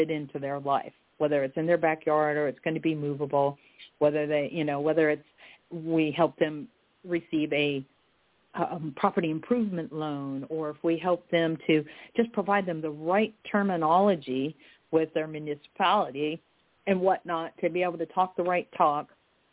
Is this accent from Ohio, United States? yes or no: yes; Ohio, United States; also born or lived in Virginia; now in Florida, United States; My background, I was born and raised in Ohio, lived in Virginia a little bit. I've been in Florida since 1985